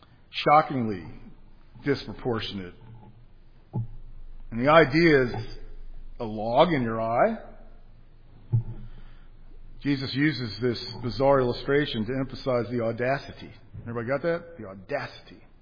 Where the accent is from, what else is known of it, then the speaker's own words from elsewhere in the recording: Miami, Florida, United States; also born or lived in Los Angeles, United States / Cincinnati, United States; I remember as a kid, I grew up in Miami, moved to Los Angeles, California, and for a couple years I lived for a short time in kind of middle and elementary school in Cincinnati, Ohio